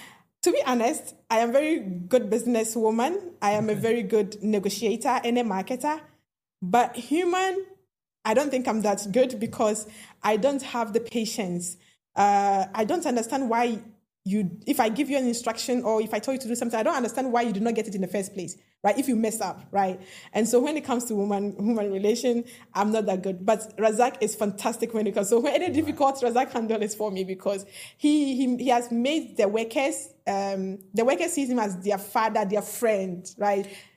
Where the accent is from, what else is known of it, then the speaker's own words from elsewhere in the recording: Belgium; I'm from Belgium, of course